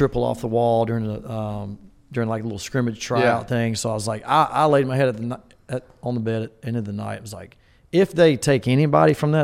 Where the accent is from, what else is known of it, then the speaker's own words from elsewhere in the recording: Tuscaloosa, Alabama, United States; I mean, I grew up in Tuscaloosa. We had season tickets to the football games, season tickets to baseball